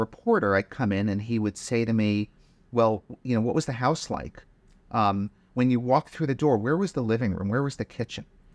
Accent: Providence, Rhode Island, United States; I was born and bred in Providence, Rhode Island, the biggest little state in the union

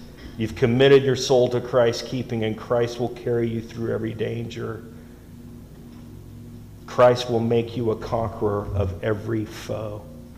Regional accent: the South, United States; accent: southern; Sometimes my southern accent comes out.

